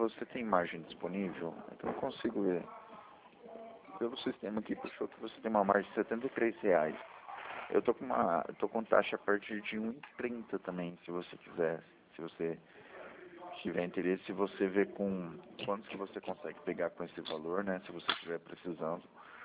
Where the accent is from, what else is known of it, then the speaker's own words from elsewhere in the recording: Maringá, Paraná, Brazil; Eu sou do Paraná, de Maringá.